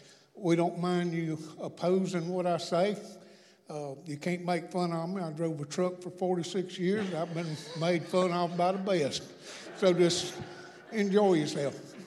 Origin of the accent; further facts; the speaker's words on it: South Carolina, United States; If you can't understand me, I'm from Northern South Carolina.